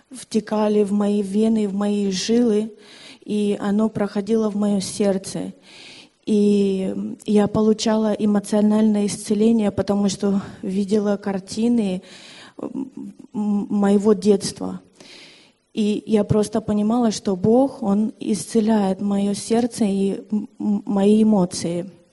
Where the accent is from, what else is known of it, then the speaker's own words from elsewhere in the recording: Ukraine; now in Spain; Я родом из Украины и живу в Испании.